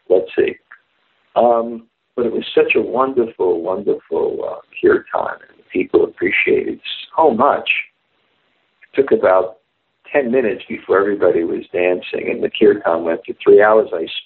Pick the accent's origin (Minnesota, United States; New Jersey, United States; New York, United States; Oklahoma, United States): New York, United States; Bibi Govinda Swami knows I'm a New Yorker.